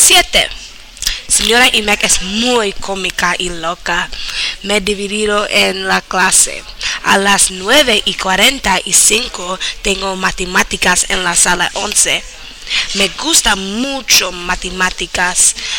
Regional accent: Nantucket, Massachusetts, United States; Spanish is a second language; soy de Nantucket, Massachusetts.

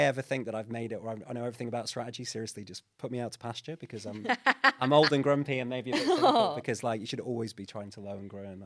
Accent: Blackpool, North West England, United Kingdom; So I'm originally from Blackpool.

